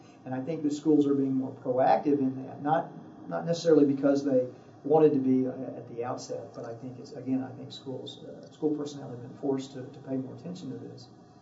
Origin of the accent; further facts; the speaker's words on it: the South, United States; I mean, I was raised in the South. That was just kind of what happened in many instances.